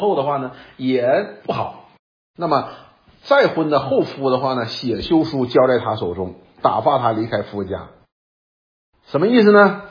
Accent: China; 所以我们中国人讲要叫吃马什么马吃回头草

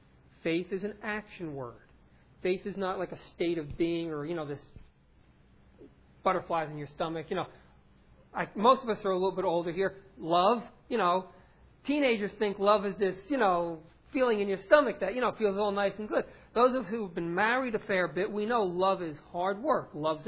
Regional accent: New Jersey, United States; In our day and age, especially, you know, you guys here in Tottenville, we're from North Jersey, same type of situation.

